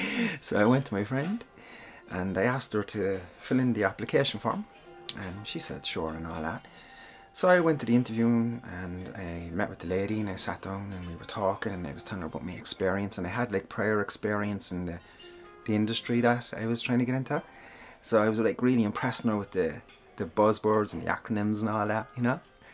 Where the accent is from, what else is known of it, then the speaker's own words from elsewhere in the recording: Ireland; accent: Irish; I wonder if Japanese people find my Japanese Irish accent funny.